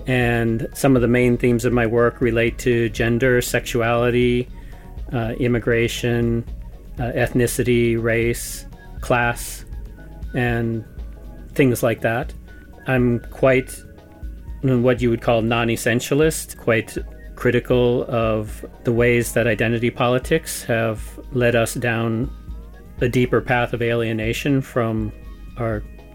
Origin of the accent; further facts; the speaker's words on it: Missouri, United States; also born or lived in Minnesota; I grew up in the American Midwest, born in Minnesota, which is a state just south of the Canadian border, and then moved to Missouri, which is right in the kind of dartboard center of the United States.